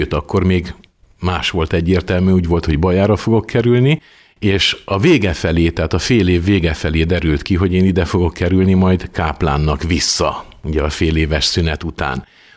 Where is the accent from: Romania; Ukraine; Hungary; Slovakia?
Romania; Baia Mare, Maramureș; a következő vasárnapon volt Nagybányán az új misém. Hát sajnos nem abban a templomban, nem a Krisztus Király templomban, ahol felnőttem, és ahol a hivatásom is megerősödött, hanem a másik templomban, ahol kereszteltek, első áldozó és bérmálkozó voltam.